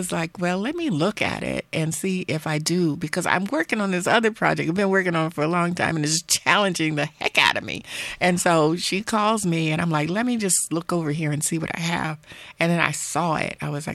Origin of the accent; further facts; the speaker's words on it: Washington, District of Columbia, United States; is like the D.C. go-go, and you know, it's just a nod to my hometown.